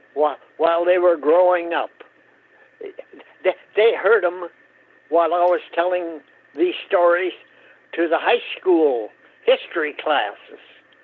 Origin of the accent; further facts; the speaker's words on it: Hope, Minnesota, United States; I grew up in Hope, Minnesota. On a farm. I grew up on a farm that had no electricity, no running water, and we milked 30 cows by hand.